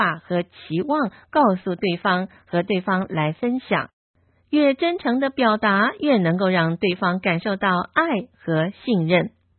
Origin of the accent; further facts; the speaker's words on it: China; 我们中国人啊，见了面最喜欢说的一句话就是吃饱没？